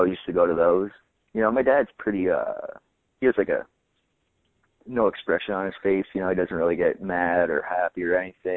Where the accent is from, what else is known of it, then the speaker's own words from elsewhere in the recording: Canada; the only bad thing about growing up in Canada is we didn't have access to watch